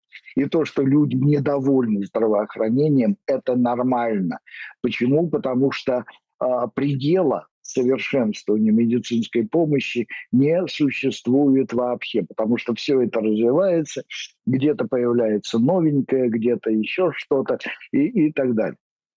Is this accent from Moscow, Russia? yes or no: no; Kemerovo Oblast, Russia; А вот какая-нибудь, допустим, Томская условная область, вот там вот, вот там, или Кемеровская, откуда я родом, вот там вот лучше этого не делать